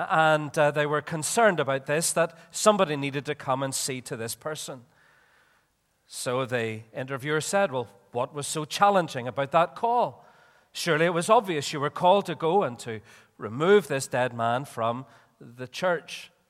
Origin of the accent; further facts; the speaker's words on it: Belfast, Northern Ireland, United Kingdom; in my hometown of Belfast